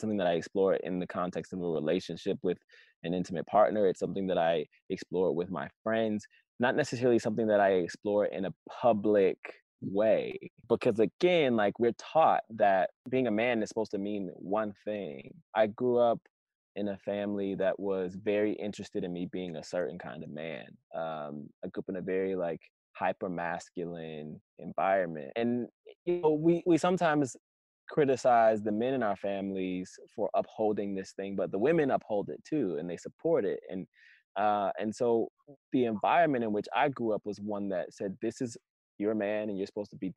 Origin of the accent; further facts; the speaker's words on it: Georgia, United States; also born or lived in Pensacola; And because I'm from the South, I grew up in Georgia and in Pensacola, Florida. And because I'm Southern, I have Southern roots